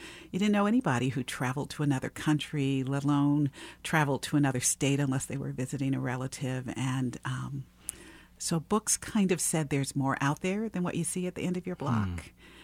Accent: Cleveland, Ohio, United States; In fact, I grew up in Cleveland, and they have the most amazing downtown library.

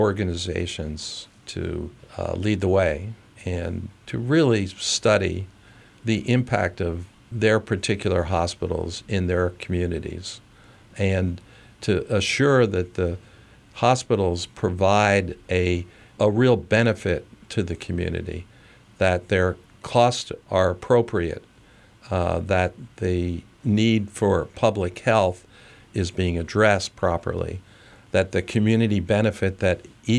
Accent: Pennsylvania, United States; I was brought up in the Lehigh Valley, and it's what I know

